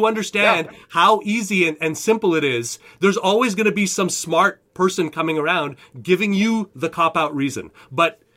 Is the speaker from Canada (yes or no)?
yes; Canada; now in United States; Really, I'm a Canadian, man. I became a U.S. citizen this year after living and paying taxes here since 2006, starting my family.